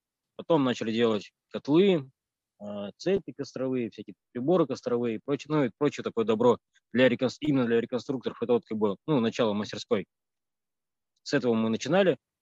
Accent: Verkhnyaya Pyshma, Sverdlovsk Oblast, Russia; Мы из Верхней Пышмы, точнее из Екатеринбурга, наверное. Потому что Верхнюю Пышму мало кто знает, это такой маленький пригород, маленький городок недалеко от Екатеринбурга, там буквально 5 километров.

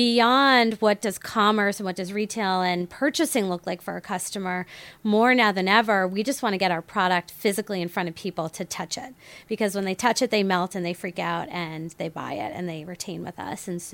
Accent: Massachusetts, United States; while I grew up on Cape Cod and it is coastal

